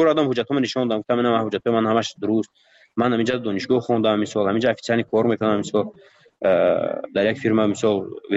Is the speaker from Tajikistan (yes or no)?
yes; Tajikistan; من تاجیکم گفتم از تاجیکستانم